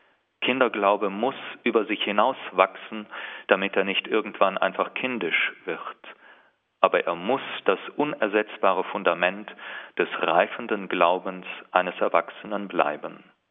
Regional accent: Aachen, North Rhine-Westphalia, Germany; Als Aachener Diözesan lag für mich nahe, mit einem der für die Ausbildung der Priester Verantwortlichen meiner Heimatdiözese zu sprechen.

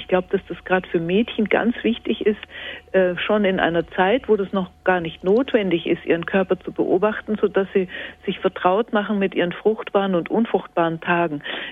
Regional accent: Bavaria, Germany; Das ist in Bayern oder halt in dem Bereich, wo ich aufgewachsen bin, irgendwie üblich.

